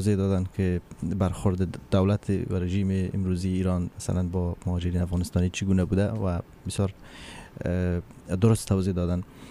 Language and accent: Persian; Afghanistan; born there; در یک کشوری به دنیا آمدیم که از تولد تا امروز یا با چشم بحران میبینم